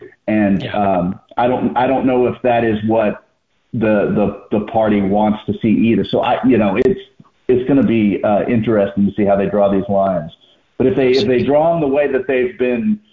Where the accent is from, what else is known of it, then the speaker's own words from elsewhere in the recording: Alabama, United States; I grew up in Baldwin County. We were very, I was always very proud to be close to Mobile, to be close to the beaches.